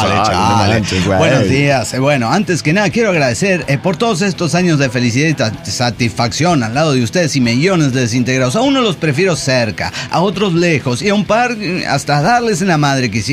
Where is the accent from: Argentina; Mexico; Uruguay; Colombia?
Mexico; Torreón, Coahuila; Soy el inmortal de Torreón, Coahuila, México.